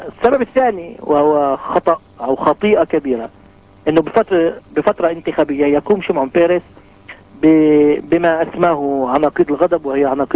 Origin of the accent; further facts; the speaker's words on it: Israel; عن مصلحتي كفلسطيني تهمني المسيرة السياسية وقضية الشعب الفلسطيني